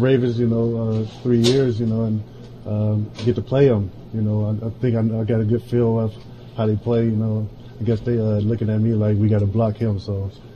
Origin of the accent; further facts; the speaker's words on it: Michigan, United States; I mean, you're a Michigan guy, you know. I'm from Michigan